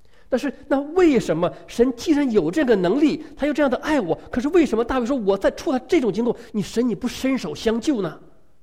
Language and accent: Chinese; China; 他知道我是中国人